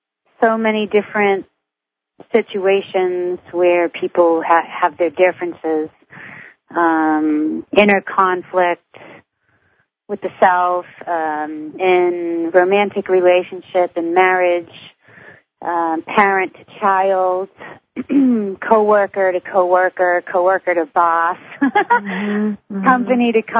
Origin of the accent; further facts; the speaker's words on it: Massachusetts, United States; accent: Boston; That was my Boston accent, by the way, that just came out. I even caught it.